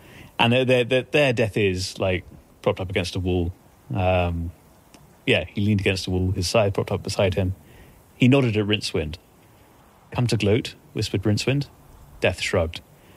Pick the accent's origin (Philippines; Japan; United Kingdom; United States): United Kingdom; I mean, maybe, I guess as British people, we don't really have a visceral sense of what mobs are. They're not a big part of our history.